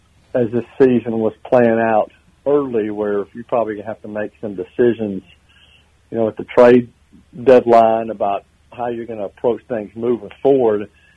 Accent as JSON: {"language": "English", "region": "Southern United States", "country": "United States", "tie": "born or raised there", "said": "Growing up in the South, I didn't know anything about hockey"}